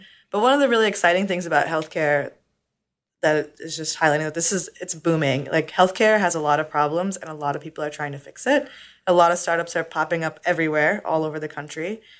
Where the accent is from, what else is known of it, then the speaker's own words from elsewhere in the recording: New York, United States; I'm from the coast, I'm from New York